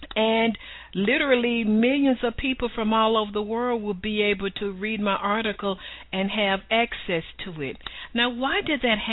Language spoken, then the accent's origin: English; Atlanta, Georgia, United States; accent: Southern; live with just a little touch of Southern flavor from beautiful Atlanta, Georgia. I know you love my Southern accent.